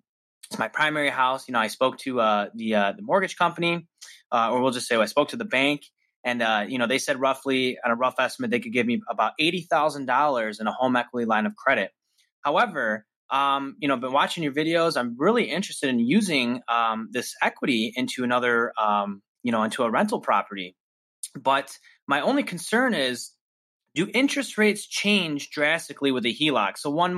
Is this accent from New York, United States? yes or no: no; Rochester Hills, Michigan, United States; Hey, Clayton, this is … I'm from Rochester Hills, Michigan.